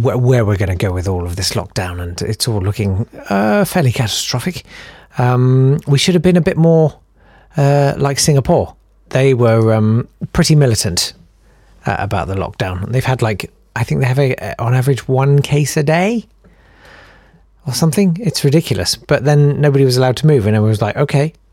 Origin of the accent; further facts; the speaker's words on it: United Kingdom; We're making it work, aren't we? Because we're British!